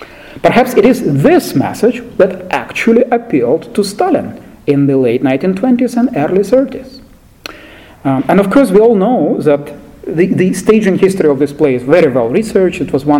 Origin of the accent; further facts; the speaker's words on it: Ukraine; Growing up in Soviet Ukraine, I haven't read this play, but I have seen the film